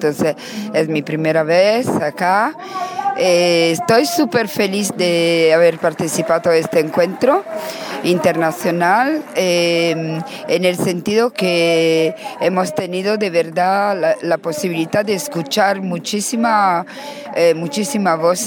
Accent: Italy; Yo soy de Italia, ¿no? Puede ser que no lo he dicho.

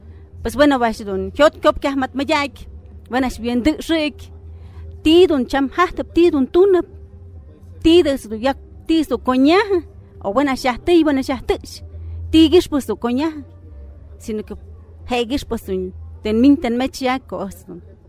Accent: Mexico

